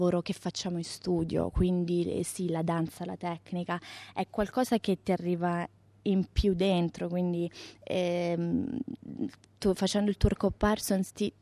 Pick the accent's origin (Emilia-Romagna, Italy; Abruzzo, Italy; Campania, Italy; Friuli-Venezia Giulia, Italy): Abruzzo, Italy; Pescara; dai 12 ai 18 anni ho studiato nella mia città, io sono nata a Pescara, sono abruzzese.